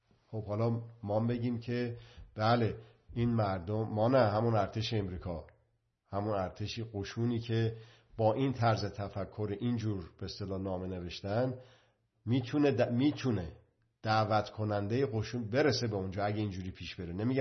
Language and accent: Persian; Iran; حالا باز دوباره بسیار خودخواهانه نگاه بکنه آدم به عنوان یک ایرانی، به ایران و ایرانیان میرسه.